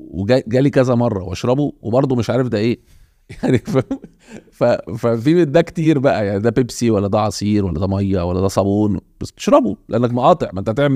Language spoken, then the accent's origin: Arabic; Cairo, Cairo Governorate, Egypt; ووالدتي من المنصورة برضو. بس ما عشتش في المنصوره يعني، هم نقلوا القاهره قبل ما انا اتولد. مولود في القاهره، متربي في حي الزمالك.